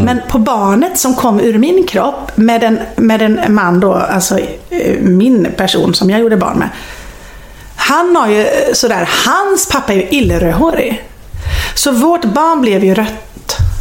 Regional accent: Viskafors, Västra Götaland County, Sweden; also born or lived in Borås; Men jag är uppväxt i Viskafors.

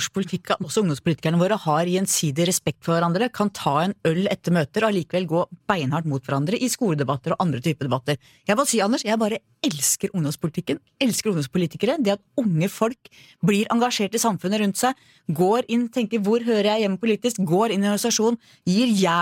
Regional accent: Oslo, Norway; jeg vokste opp i Manglerud

